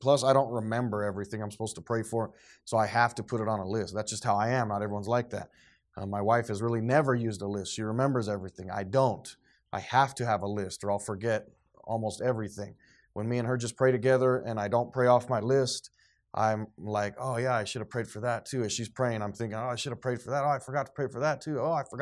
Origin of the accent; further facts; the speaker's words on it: United States; praise God, I'm an American. I live in America